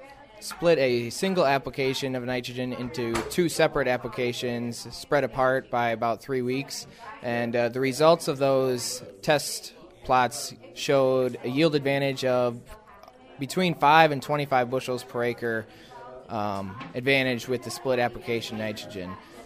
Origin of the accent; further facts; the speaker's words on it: Montello, Wisconsin, United States; I am from Montello, Wisconsin, and I grew up on a cash crop farm, which is family-owned and operated, called Peppermill Farms.